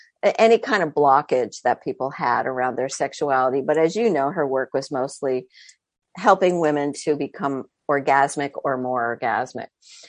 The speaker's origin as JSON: {"language": "English", "region": "Vermont", "country": "United States", "tie": "born or raised there", "also_born_or_lived": "New York", "said": "I was born outside of New York City, so extremely urban origins, and then grew up in a very rural environment in the state of Vermont, which is a very tiny state, but very diverse in terms of its values and very much about the independent spirit."}